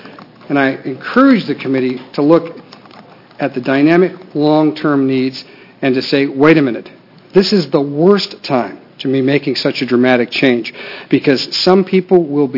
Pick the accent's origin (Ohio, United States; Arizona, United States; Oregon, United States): Oregon, United States; Salem; from Salem. I'm a former state representative and a former state senator. I represented this area five terms in the House